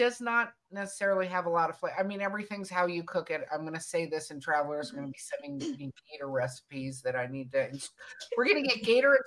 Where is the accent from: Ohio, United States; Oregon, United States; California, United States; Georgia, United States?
California, United States; Hollywood; I say that all the time because even growing up where I grew up in Hollywood, California, my mom had a rule that we had to be in when the street lights came on